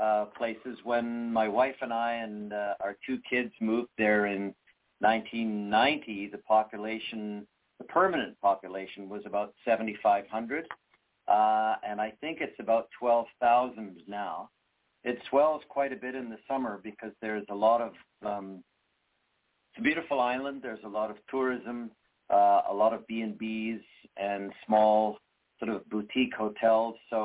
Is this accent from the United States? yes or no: no; England, United Kingdom; born there; parents taught me to swim when I was 6 months old in London, England. I was born near London. And by the time I was five in 1963